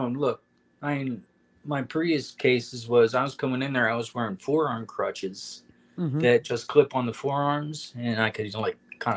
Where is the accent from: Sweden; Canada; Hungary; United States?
Canada; I am Canadian-French